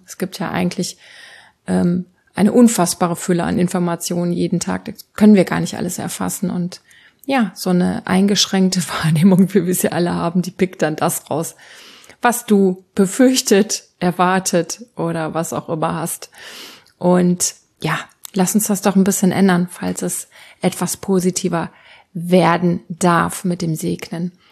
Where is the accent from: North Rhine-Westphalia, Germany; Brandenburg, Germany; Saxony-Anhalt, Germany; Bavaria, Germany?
North Rhine-Westphalia, Germany; Bottrop; born there; das war letzten Sommer auf dem Stadtfest in Bottrop, das ist ja mein Geburtsort